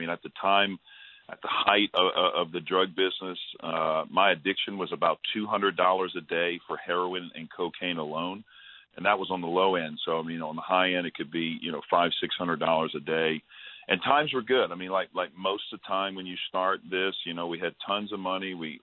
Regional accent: New Orleans, Louisiana, United States; You know, I was raised in New Orleans, Louisiana, so I think I started drinking when I was 15, 16

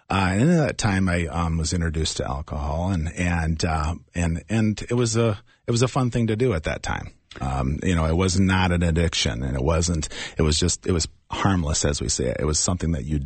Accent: Menno, South Dakota, United States; Actually, I grew up in South Dakota, Menlo, South Dakota. Small town, 60 miles southwest of Sioux Falls, South Dakota.

